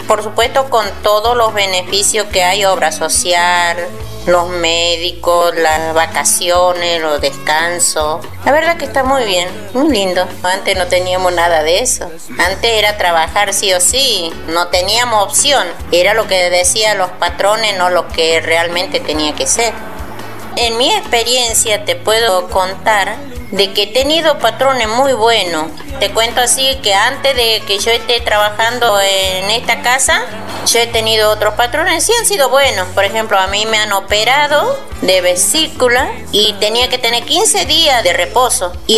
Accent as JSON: {"language": "Spanish", "town": "General José de San Martín", "region": "Chaco", "country": "Argentina", "tie": "born there", "said": "tengo 55 años y soy nacida en General José de San Martín, Chaco."}